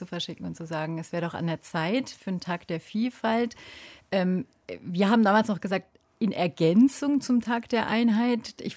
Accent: Germany; born there; So, ich bin nie migriert, ich bin in Deutschland geboren

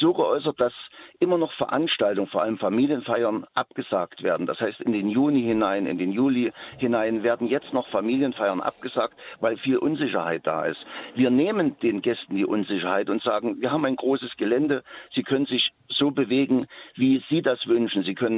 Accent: Eisenach, Thuringia, Germany; Ja, ich komme aus Eisenach, einer kleinen Stadt

